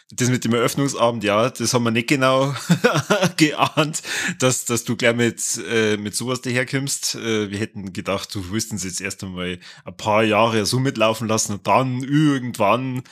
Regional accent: Regensburg, Bavaria, Germany; Bin ich froh, dass ich gebürtiger Oberpfälzer bin.

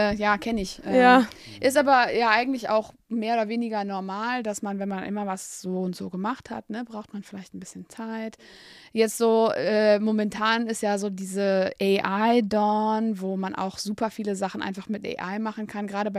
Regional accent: Netherlands; German is a second language; ich bin selber auch aus Holland. Also ich komme aus der aus dem Grenzgebiet.

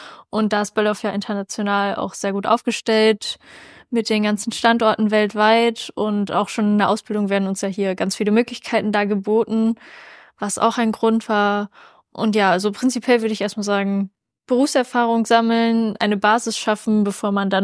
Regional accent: Rheda-Wiedenbrück, North Rhine-Westphalia, Germany; ich bin 19 Jahre alt und ich komme aus Reda-Wiedenbrück.

